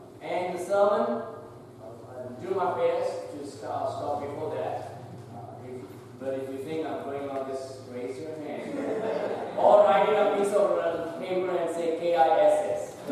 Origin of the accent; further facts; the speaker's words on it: Goa, India; I come all the way from Goa, India. Goa is a state, India is a country. And in Goa, I pastor the Grace and Truth Baptist Church.